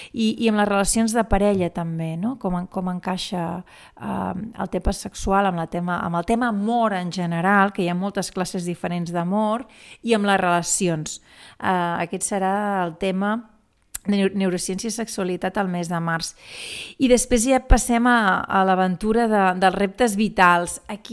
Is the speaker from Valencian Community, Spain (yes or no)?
no; La Bisbal d'Empordà, Catalonia, Spain; born there; jo vaig néixer a la Bisbal